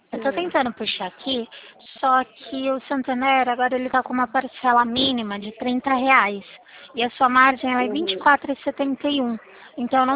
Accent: São Paulo, Brazil; O meu DD é 19, que eu sou aqui de São Paulo. Mas é eu mesmo

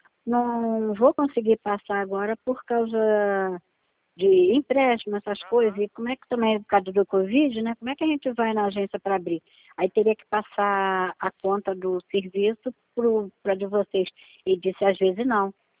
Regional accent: Rio de Janeiro, Brazil; Moro no Rio de Janeiro, é. E eu sou do Rio de Janeiro, natural, é.

